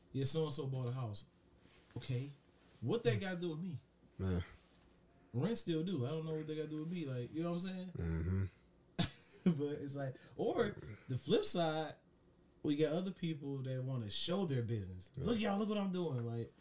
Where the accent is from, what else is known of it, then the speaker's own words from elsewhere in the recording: Detroit, Michigan, United States; I'm from Westside Detroit, man.